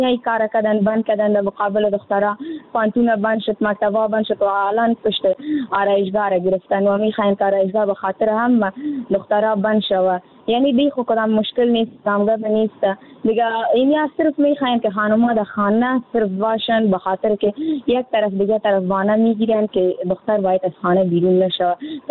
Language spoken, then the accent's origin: Persian; Afghanistan; در جامعه هم ما افغان هستیم